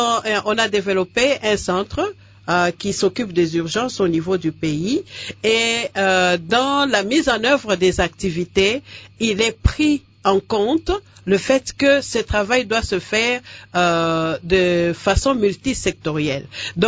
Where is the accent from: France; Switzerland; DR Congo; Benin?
DR Congo; en maîtrisant les questions complexes de santé chez nous en RDC